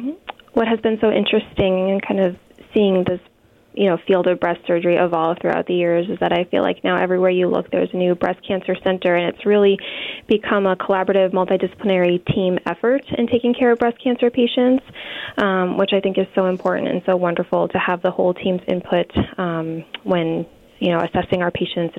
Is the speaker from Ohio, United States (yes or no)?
no; Connecticut, United States; So I am initially from Southern Connecticut. I'm from Fairfield County.